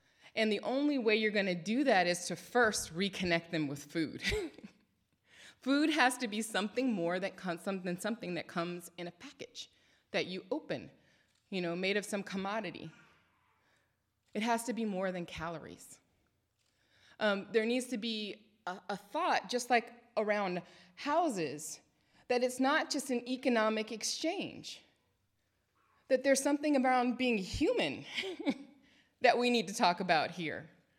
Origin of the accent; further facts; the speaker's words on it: Richmond, United States; you know, I'm from Richmond.